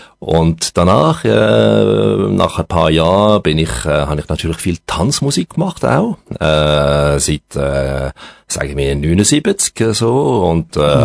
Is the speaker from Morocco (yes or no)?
no; Romandy, Switzerland; first language French; German is a second language; meine Muttersprache ist Französisch.